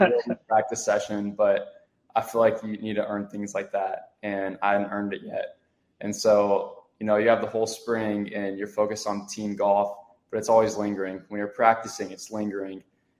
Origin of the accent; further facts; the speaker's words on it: Texas, United States; For me, especially growing up in Texas, the Charles Schwab was a tournament that I always made an effort to watch.